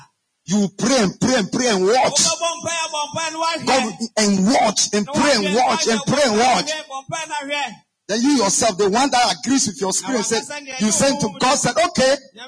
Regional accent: Accra, Greater Accra, Ghana; I am from Accra.

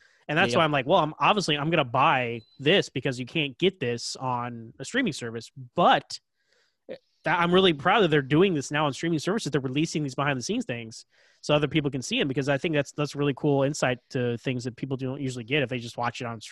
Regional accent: Texas, United States; I'm from Texas, yeehaw

